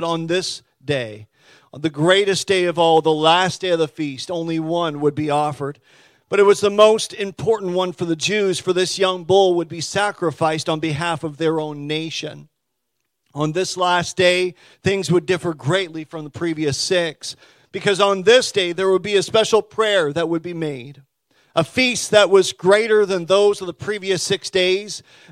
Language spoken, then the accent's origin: English; Carrs, New Brunswick, Canada; I grew up on the Valley Road in Carrs, New Brunswick. Many people might not know where that is, but it's about 40 minutes from here. Little spot of nowheres, really.